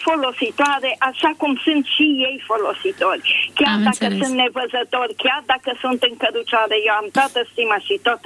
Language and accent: Romanian; Deva, Hunedoara County, Romania